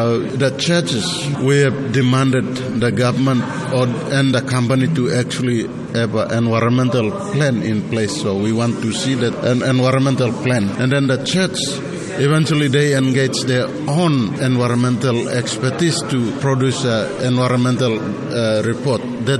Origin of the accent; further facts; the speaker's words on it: Papua New Guinea; that will be conducted back in my home country, Papua New Guinea.